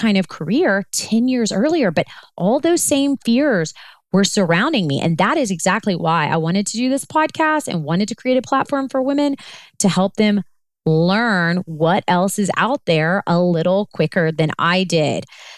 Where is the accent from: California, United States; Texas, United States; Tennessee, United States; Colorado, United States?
Texas, United States; Pasadena; but I'm from Pasadena, and you know, the Pasadena rodeo is like a big deal also. I'm like, I am literally from Urban Cowboy.